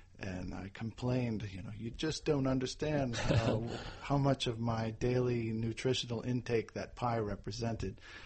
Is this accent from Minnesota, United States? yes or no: no; New Orleans, Louisiana, United States; the customers were interested in the fact that I was from New Orleans